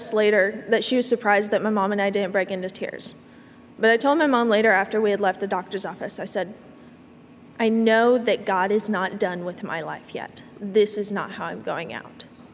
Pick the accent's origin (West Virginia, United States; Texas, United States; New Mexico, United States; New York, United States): Texas, United States; My testimony starts, I was raised in Northeast Texas. in a very small town. I was raised in a devoted Christian family.